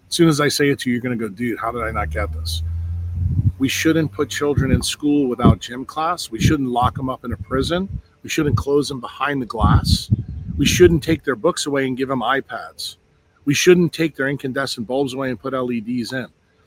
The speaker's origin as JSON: {"language": "English", "region": "New York", "country": "United States", "tie": "born or raised there", "said": "Growing up in New York, I would leave the house with wet hair. I'd stand in between the subway cars going to school"}